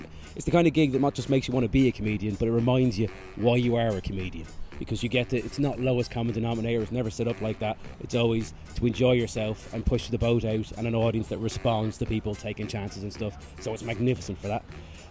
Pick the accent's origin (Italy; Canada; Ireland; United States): Ireland; now in Manchester, United Kingdom; I am an Irish comedian based in Manchester.